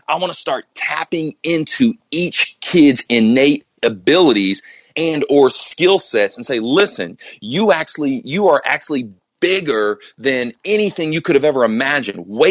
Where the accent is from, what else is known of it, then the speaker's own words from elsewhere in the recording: Evansville, Indiana, United States; Growing up in Evansville, Indiana, my elementary school, my middle school, those schools struggled when I was there.